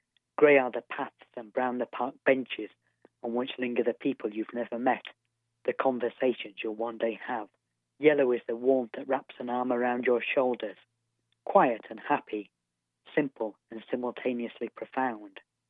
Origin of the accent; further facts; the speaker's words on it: Harrogate, Yorkshire and the Humber, United Kingdom; moved away as an adult; also born or lived in Swansea; now in Abergavenny, United Kingdom; I'm from Harrogate originally. I moved down to Swansea for university, and I've basically been South Wales based ever since. I mean, Abergavenny.